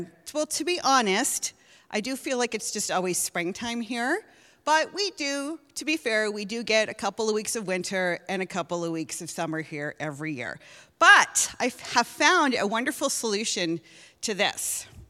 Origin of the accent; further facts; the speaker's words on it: Halifax, Nova Scotia, Canada; also born or lived in Toronto; I grew up in Halifax, Nova Scotia, lived there for 24 years, and I also have lived 10 years of my life in Toronto, Ontario.